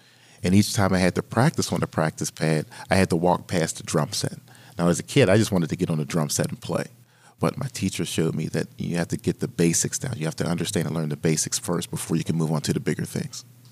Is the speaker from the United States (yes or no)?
yes; Homewood, United States; Growing up in Homewood, you saw some trees somewhere, but it wasn't anywhere as near as the wonderful and beautiful forest we have here. I'm in the state of Pennsylvania.